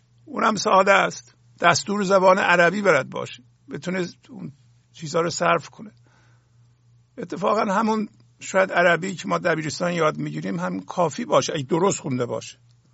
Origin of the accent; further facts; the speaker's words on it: Azerbaijan, Iran; Persian is a second language; ایرانی هستم، حالا هر زبان محلی هم داره که داشته باشه، زبان ابتدایی ما، اولیه ما، خب آذربایجان بزرگ شدیم،